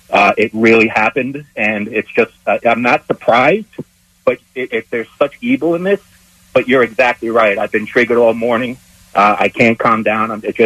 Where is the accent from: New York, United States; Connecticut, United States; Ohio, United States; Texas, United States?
Connecticut, United States; Newtown; now in Bethel, United States; I'm from the Sandy Hook community. I actually live the next town over in Bethel, in between Danbury and Newtown.